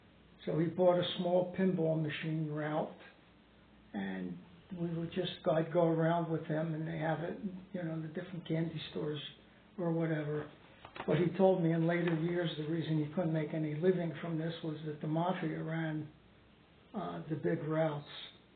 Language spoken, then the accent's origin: English; Philadelphia, Pennsylvania, United States; I grew up in Philadelphia. I was a preemie baby. I was born in 1939, and right before the war started.